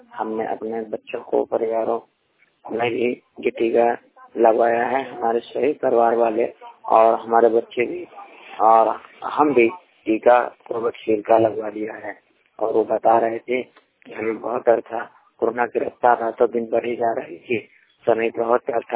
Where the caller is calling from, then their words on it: Banda, Uttar Pradesh, India; मोहिपोटर खेसिंह जिला बांदा उत्तर प्रदेश से।